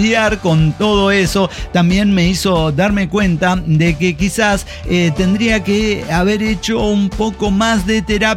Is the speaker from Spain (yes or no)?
no; Chile; now in Argentina; No soy venezolana, soy chilena, po.